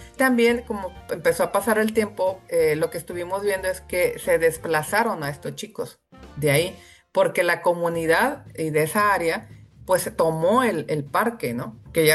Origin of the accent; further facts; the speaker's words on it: Guasave, Sinaloa, Mexico; Yo soy sinaloense, yo soy de Guasave, Sinaloa, y yo siempre quise hacer algo allá en mi pueblo